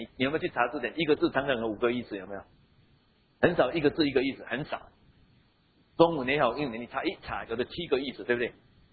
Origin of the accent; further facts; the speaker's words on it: Taiwan; 我们台湾人呢，我们对羊的感情就没有像犹太人对羊那个感情那么好